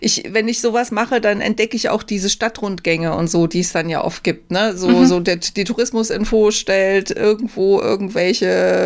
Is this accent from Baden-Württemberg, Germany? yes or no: no; Rhineland-Palatinate, Germany; fahre ich in meine alte Heimat, in die Südpfalz. Ich komme ja da aus der Gegend